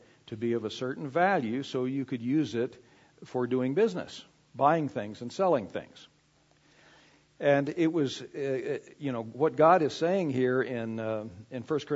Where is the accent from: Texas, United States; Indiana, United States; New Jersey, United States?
Texas, United States; I grew up in West Texas, and there's a saying in West Texas that about someone who is not the real deal.